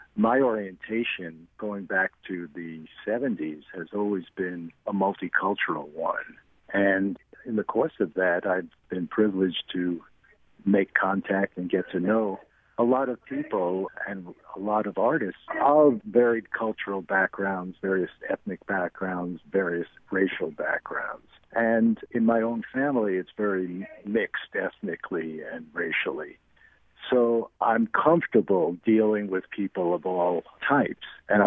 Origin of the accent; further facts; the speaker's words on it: New York City, New York, United States; I grew up in New York City. I've lived in cities 98% of my life.